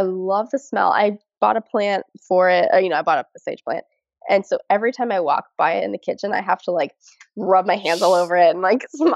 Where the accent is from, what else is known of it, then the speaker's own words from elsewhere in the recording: Florida, United States; now in France; I'm going to give one in my hometown in Florida, and I'll give one here in France.